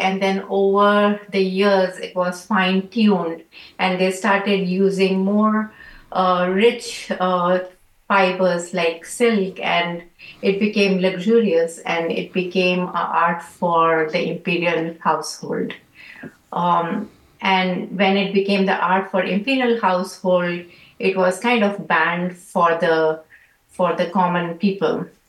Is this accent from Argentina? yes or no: no; Japan; now in Carmel, United States; So when I came from Japan to here in 2021, I live in Carmel